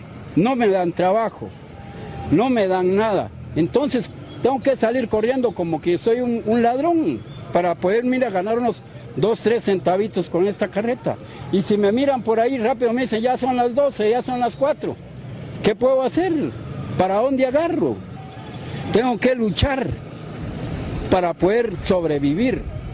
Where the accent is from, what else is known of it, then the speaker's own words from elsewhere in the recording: Guatemala; como guatemaltecos que somos, deberían de darnos de comer. Ya que no quieren que nosotros de la tercera edad salgamos a las calles